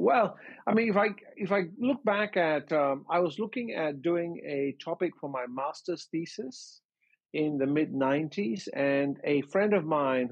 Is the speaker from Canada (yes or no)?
no; Malaysia; I grew up in Malaysia. I am of Indian heritage, Indian ethnicity, brought up in Malaysia.